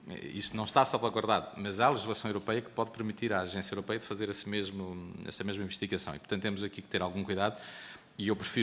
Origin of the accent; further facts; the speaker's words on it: Viseu, Portugal; eu sou de Viseu e, portanto, eu tenho lá tudo